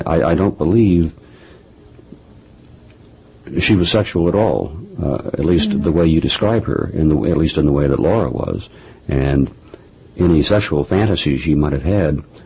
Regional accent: Midwest, United States; because I grew up in the Midwest, I can't recall ever having a murder near me or around me or anything.

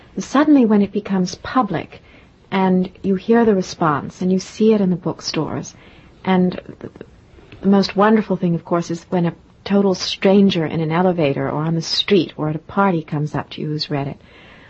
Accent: Oxford, South East England, United Kingdom; born there; And I was born in Oxford, in England.

